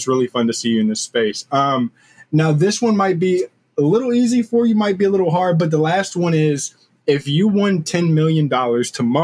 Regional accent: Kentucky, United States; I'm from Kentucky. Nothing like that here.

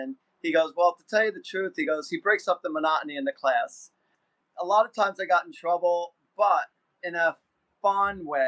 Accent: New Jersey, United States; as far as growing up in Jersey and a rural neighborhood, and I had like about 20 friends around the neighborhood.

